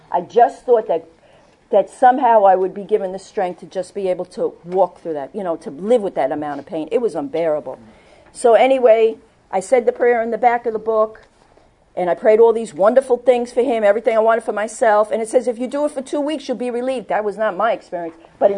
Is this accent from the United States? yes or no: yes; Brooklyn, New York, United States; I grew up in Brooklyn. I hung out in Coney Island. I hung out in Jamaica. I hung out in Harlem.